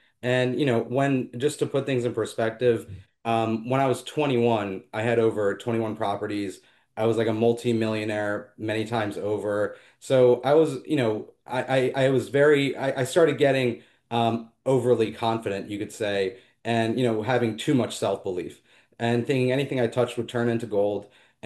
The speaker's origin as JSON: {"language": "English", "town": "Philadelphia", "region": "Pennsylvania", "country": "United States", "tie": "born or raised there", "said": "I was born and raised in and around the Philadelphia area"}